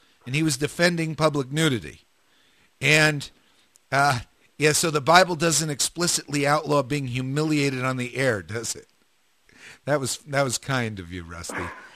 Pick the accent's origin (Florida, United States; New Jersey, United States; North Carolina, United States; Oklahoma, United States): New Jersey, United States; At least that's when I grew up in New Jersey. We went across the street and we had the woods.